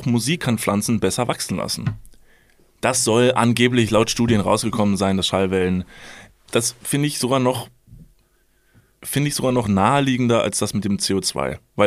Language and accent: German; Bern, Switzerland; FC Bethlehem gibt es wirklich bei uns in Bern in Schweiz.